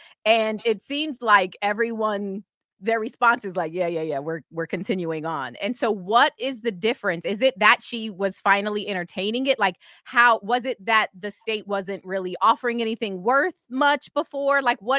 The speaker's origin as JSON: {"language": "English", "town": "Atlanta", "region": "Georgia", "country": "United States", "said": "We are from Atlanta, so I'm always there."}